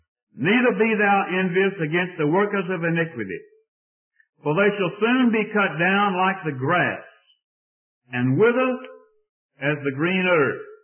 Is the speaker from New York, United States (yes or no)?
no; Georgia, United States; Now, if I were from England, I'd say, Sam, but I'm not. I'm from North Central Georgia, so I say Psalm.